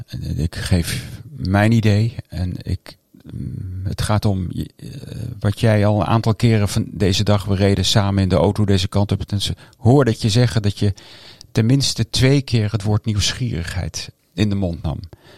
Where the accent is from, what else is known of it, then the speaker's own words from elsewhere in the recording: Bilthoven, Utrecht, Netherlands; Ik kom niet uit het Gooi, maar uit Bilthoven. Prachtig gestudeerd in Amsterdam en in Amerika.